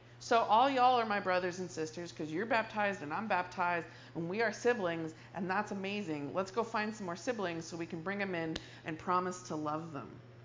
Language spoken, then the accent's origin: English; California, United States; I think of, especially since I'm from California, I think of controlled burns.